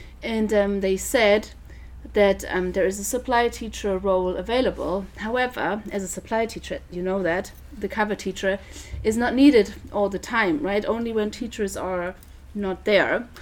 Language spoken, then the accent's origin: English; Rödermark, Hesse, Germany; So I grew up in Rödermark, which is about like 10 kilometers south of here.